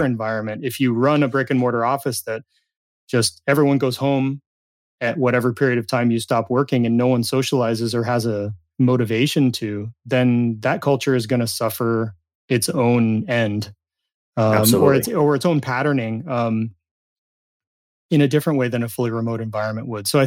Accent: California, United States; It was a dishwasher at a pizza shop in my hometown in Southern California.

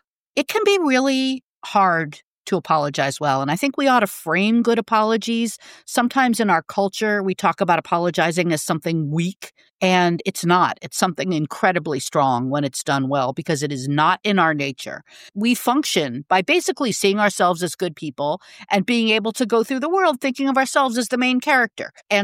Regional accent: Rhode Island, United States; accent: Rhode Island; And I feel like my Rhode Island only comes out when I've had a couple of drinks.

